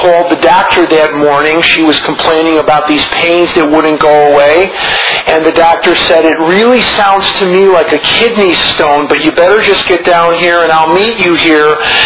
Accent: Chicago, Illinois, United States; now in Scottsdale, United States; But as you'll hear, that I was born and raised in Chicago, and that's very, very much a part of my story

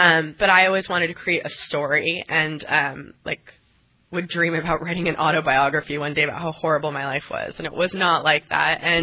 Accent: Los Angeles, California, United States; I grew up Catholic. I grew up here in Los Angeles.

